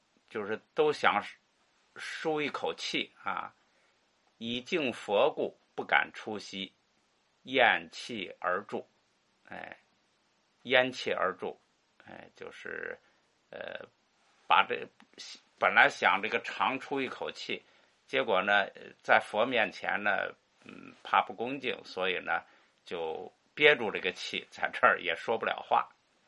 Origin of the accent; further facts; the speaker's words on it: China; 以至于我们中国人都这个平常呢不能说这个死字儿啊